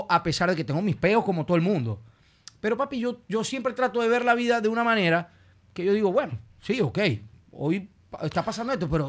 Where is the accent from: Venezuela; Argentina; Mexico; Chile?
Venezuela; Maracaibo, Zulia; como buen maracucho